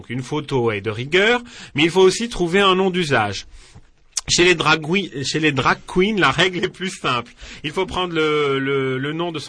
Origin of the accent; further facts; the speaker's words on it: Beirut, Beirut Governorate, Lebanon; moi, qui ne suis plus du jeune âge, je me souviens de l'original que j'écoutais sous les bombes pendant mon enfance à Beyrouth, Liban.